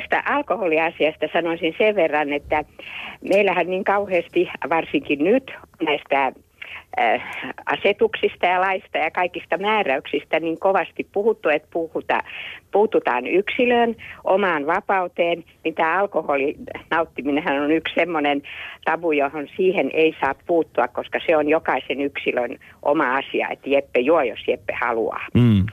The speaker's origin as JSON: {"language": "Finnish", "town": "Helsinki", "region": "Uusimaa", "country": "Finland", "tie": "born or raised there", "said": "Soitan Helsingistä, olen paljasjalkainen Stadinfriedu."}